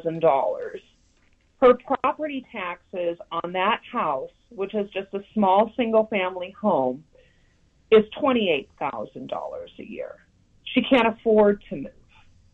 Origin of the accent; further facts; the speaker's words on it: Elgin, Illinois, United States; we were raised in Elgin, Illinois.